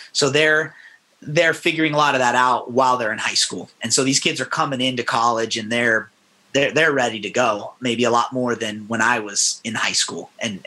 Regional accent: Las Vegas, Nevada, United States; It's like I grew up in Las Vegas. I went to Arizona State. Tempe and Las Vegas are very similar.

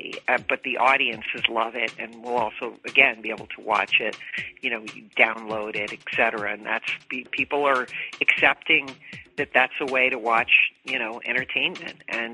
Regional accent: Massachusetts, United States; born there; I was born in Massachusetts. We have a kind of an East Coast sense of humor

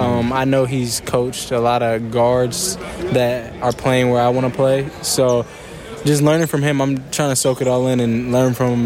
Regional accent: Indiana, United States

